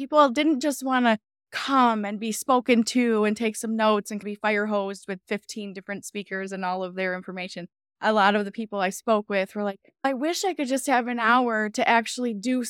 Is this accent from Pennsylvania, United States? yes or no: no; Michigan, United States; We're from the Michigan area, and we always have long winters.